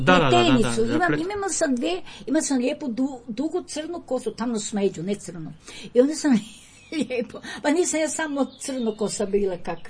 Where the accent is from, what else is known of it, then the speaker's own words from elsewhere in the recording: Bednja, Varaždin County, Croatia; Ja volim, ja sam vam iz Bednje.